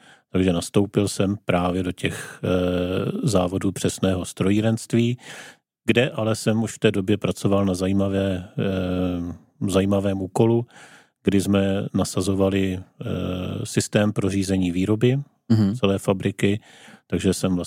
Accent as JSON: {"language": "Czech", "town": "Zlín", "region": "Zlín Region", "country": "Czechia", "tie": "born or raised there", "said": "Do základní školy jsem začal chodit už ve Zlíně, kde jsem žil až do svých 30 let."}